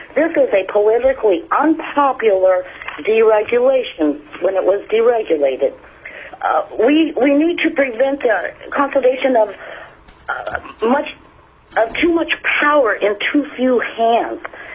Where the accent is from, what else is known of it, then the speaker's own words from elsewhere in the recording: Kasilof, Alaska, United States; I'm from Kosilos